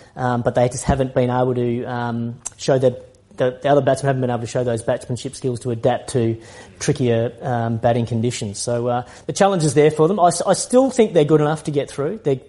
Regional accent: Australia; More than an Australian sitting here, I can tell you.

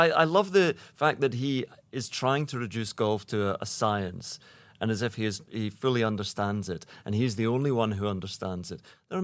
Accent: Troon, Scotland, United Kingdom; I still remember Bobby Clampett, who was the golfing machine back at Troon, my hometown, 1982, and we'll be back there later this summer.

